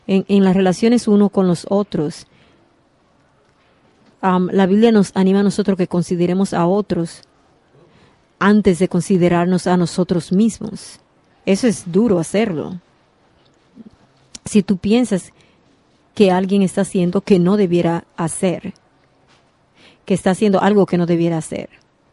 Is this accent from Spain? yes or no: no; Alabama, United States; Yo crecí en Alabama, una de las ciudades más racistas en América.